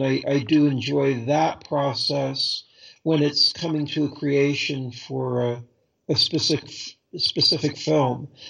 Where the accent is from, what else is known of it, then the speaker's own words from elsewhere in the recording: Los Angeles, California, United States; also born or lived in New York, United States; I was born in New York, but I only lived there till a very young age, and then moved to Los Angeles.